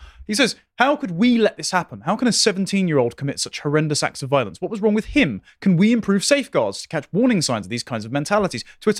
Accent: England, United Kingdom; Well, okay, let's for example, I'm an Englishman. Hmm. My mum's half of the family, my nan's Irish, born in Ireland, brought up with an Irish accent, moved over. So I'm ethnically part Irish.

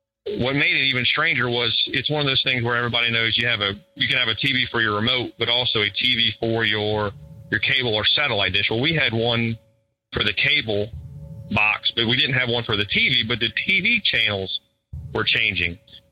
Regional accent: New Orleans, Louisiana, United States; another one when I was growing up in New Orleans as a young child.

